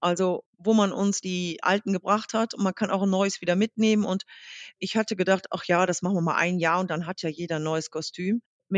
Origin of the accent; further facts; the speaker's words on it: Rhineland, Germany; Wir kommen ja hier aus dem Rheinland, sind also Karnevalisten durch und durch.